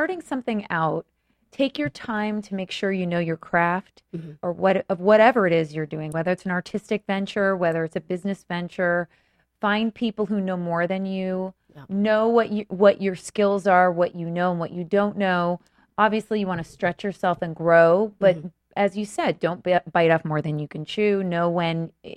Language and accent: English; Florida, United States; also born or lived in New York; now in Los Angeles, United States; Yeah. I mean, well, I'm from New York originally. Grew up in Florida. Moved back to New York after school. And I've moved out here. I've been here now probably 18 years.